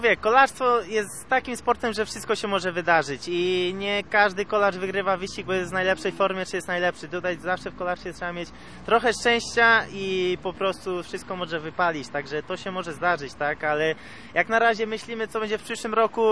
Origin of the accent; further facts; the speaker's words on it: Rumia, Pomeranian Voivodeship, Poland; Też dużo czasu spędzam we Włoszech, w Czechach. I jednak, ale jednak do tej Rumi ciągnie. To jest moje rodzinne miasto i tutaj planuję swoją przyszłość, tak?